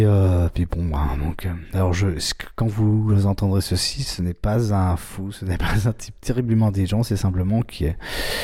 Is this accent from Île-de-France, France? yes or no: yes; Paris, Île-de-France, France; Je suis parisien et enfin Montreuil à l'est.